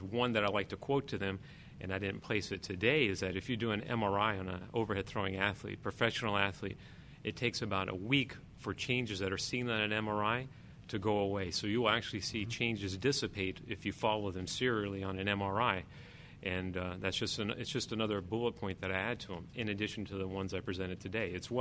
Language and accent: English; Florida, United States; growing up in Florida, I played fall ball, and then you played high school ball, and you played summer ball.